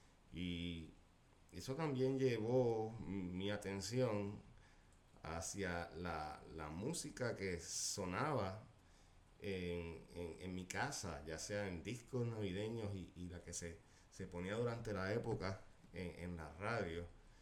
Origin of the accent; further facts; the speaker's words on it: Hormigueros, Puerto Rico; also born or lived in Mayagüez / United States; Yo soy nacido en Mayagüez, pero crecí y me crié en Hormigueros. Eventualmente, durante mi vida adulta, viví 6 años en Estados Unidos y hace ya 17